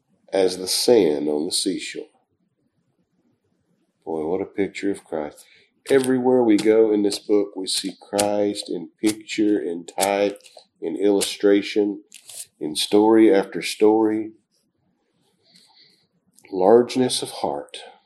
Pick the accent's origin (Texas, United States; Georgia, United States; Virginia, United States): Texas, United States; Pasadena; I'm from Pasadena, Texas.